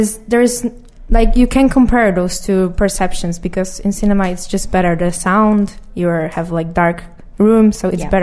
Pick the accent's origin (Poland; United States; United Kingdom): Poland; from Poland. I'm representing Kino Pod Baranami in Krakow. I'm studying film in Krakow.